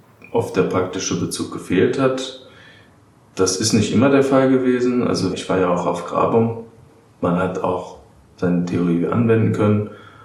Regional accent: Darmstadt, Hesse, Germany; Ich komme aus Darmstadt, ich bin 28 Jahre

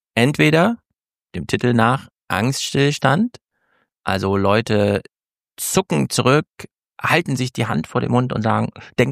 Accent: East Germany, Germany; Ich bin Ossi, er ist Wessi.

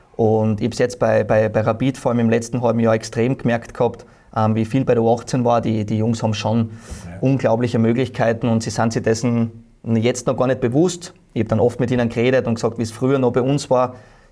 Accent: Styria, Austria; würde man sich halt einfach irgendwie wünschen, als Steirer, dass dann trotzdem vielleicht der ein oder andere Junge ist

